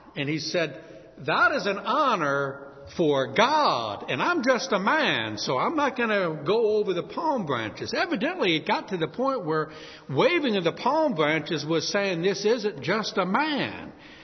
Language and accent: English; New Orleans, Louisiana, United States; I'm from New Orleans, and that's where they have the Mardi Gras.